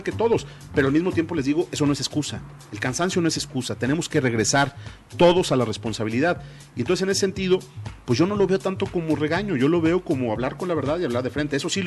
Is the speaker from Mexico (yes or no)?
yes; Guadalajara, Jalisco, Mexico; Yo soy tapatío antes que gobernador. Aquí vivo, aquí quiero seguir viviendo.